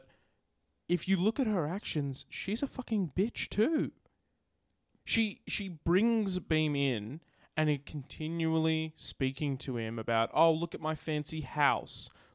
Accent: Australia; We're Australian, so yeah, nah.

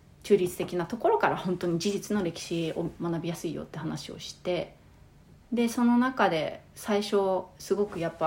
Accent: South Korea; 自分たちの韓国人としてのアイデンティティとしてでかい部分をみんなにシェアしたいと思って

